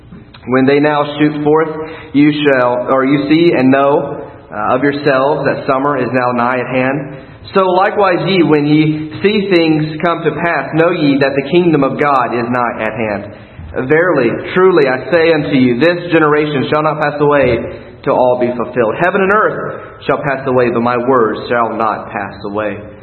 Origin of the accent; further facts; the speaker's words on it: Nashville, Tennessee, United States; moved away as an adult; also born or lived in Oregon / Detroit; I grew up in Nashville. I left and I went to Oregon. I pastored out in Oregon for a couple of years, out on the coast, and then I went to Michigan and pastored in Detroit.